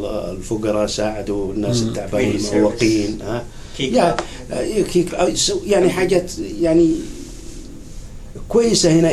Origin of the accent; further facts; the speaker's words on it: Saudi Arabia; زي عندنا في السعودية لا مؤاخذة